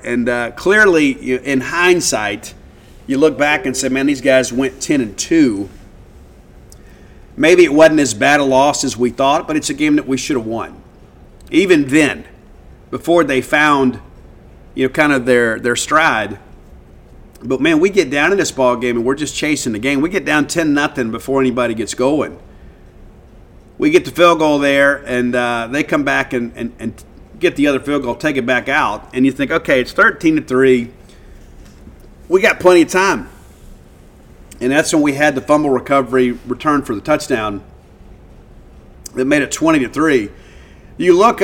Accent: Mississippi, United States; I always get it with ranch dressing because I'm from South Mississippi. That's how things work.

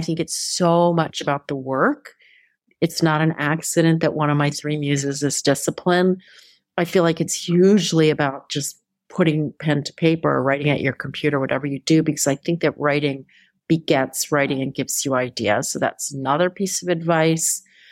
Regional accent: Philadelphia, Pennsylvania, United States; Philadelphia is my hometown, so of course I loved that.

